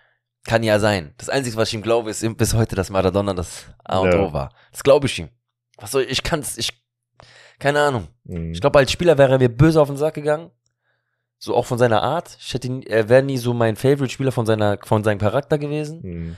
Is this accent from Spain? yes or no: yes; Spain; wo wir einfach als Spanier kaum Land gesehen haben.